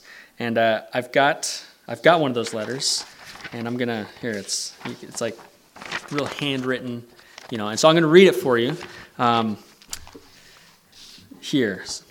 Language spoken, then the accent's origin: English; Coulee Dam, Washington, United States; moved away as an adult; now in Iowa, United States; So I grew up here in Cooley Dam, and I left to go to Chicago to go to school, and I ended up in the Midwest.